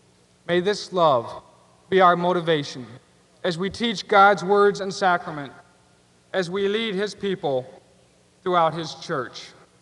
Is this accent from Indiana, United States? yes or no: yes; Fort Wayne, Indiana, United States; I think back to when I grew up here in Fort Wayne as a small child.